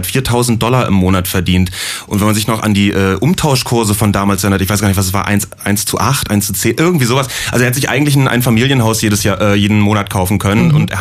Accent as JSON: {"language": "German", "region": "East Germany", "country": "Germany", "tie": "born or raised there", "said": "wie ist es als Kind im Osten, das wusste ich selber noch"}